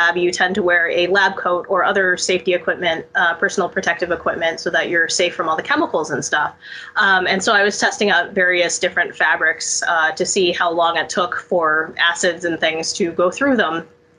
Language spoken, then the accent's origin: English; Texas, United States; also born or lived in New York State; now in Los Angeles, United States; I am of Chinese descent. I was born in New York State and lived there for a bit before I moved to Texas, which is where I spent the rest of my childhood.